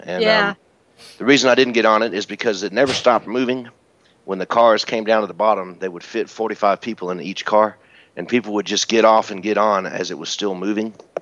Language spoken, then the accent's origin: English; Georgia, United States; I'm a redneck from Georgia, and I look like a pro wrestler.